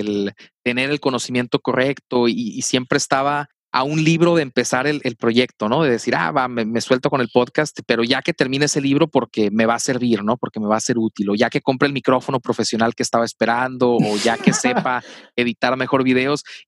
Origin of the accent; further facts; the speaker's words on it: Hermosillo, Sonora, Mexico; accent: northern Mexican; Yo soy de Hermosillo, Sonora. Curiosamente, los dos somos del norte, así que si de repente notan algo raro en el acento, pues es por eso, ¿no? Tiene mucho que ver con eso y como que este es hablar golpeado que tenemos a veces.